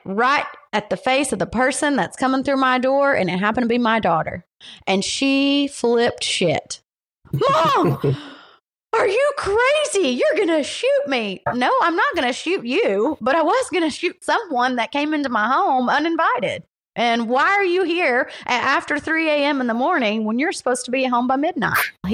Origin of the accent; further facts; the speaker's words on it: the South, United States; well, I was born and raised in the South. We carry guns around here.